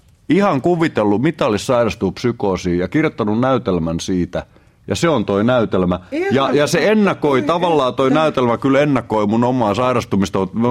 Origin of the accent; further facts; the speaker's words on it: Tampere, Pirkanmaa, Finland; mä oon tamperelainen